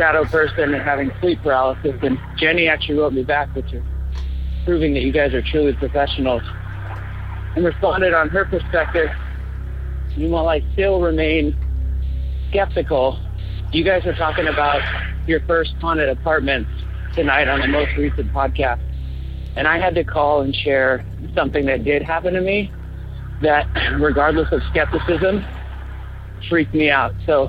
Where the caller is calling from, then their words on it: Portland, Oregon, United States; I'm calling from Portland, Oregon.